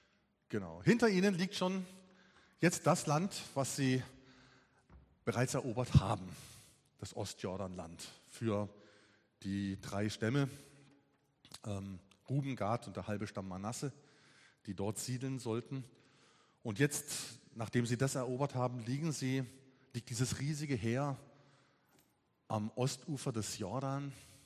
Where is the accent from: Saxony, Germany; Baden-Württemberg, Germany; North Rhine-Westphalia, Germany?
Baden-Württemberg, Germany; Brombach; Wenn ich heute durch Brombach fahre, wo ich aufgewachsen bin